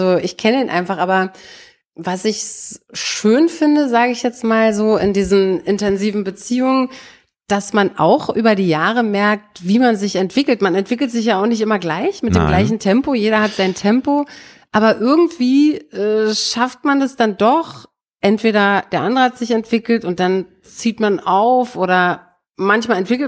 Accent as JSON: {"language": "German", "region": "East Germany", "country": "Germany", "tie": "born or raised there", "said": "Als Kind im Osten"}